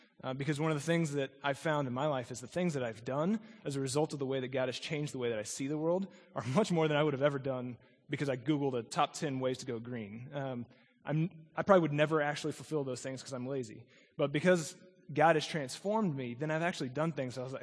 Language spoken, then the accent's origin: English; Houston, Texas, United States; As I said, growing up in Houston, this isn't something that I ever really thought about until I got to Frito-Lay